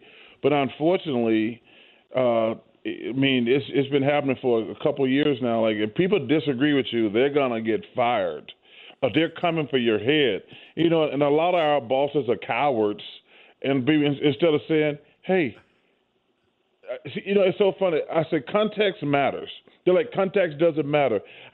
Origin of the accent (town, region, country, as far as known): Alabama, United States